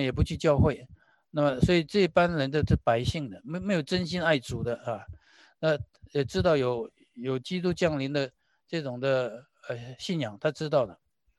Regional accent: China; 我们是中国人嘛

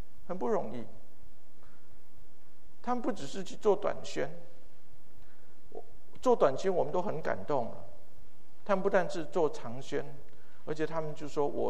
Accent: Hualien, Hualien County, Taiwan; 我是在台湾的花莲长大

